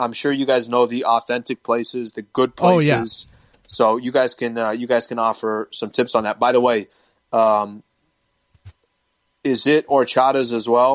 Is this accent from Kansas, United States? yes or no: no; San Diego, California, United States; But I grew up in San Diego. There's taco shops everywhere.